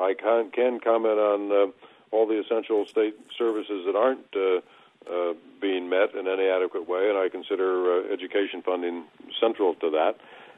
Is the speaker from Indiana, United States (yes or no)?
yes; Indianapolis, Indiana, United States; I was born in Indianapolis, Indiana, 711 East 34th Street, born in Methodist Hospital. We have a home in Michigan where my parents spent the summers as I was growing up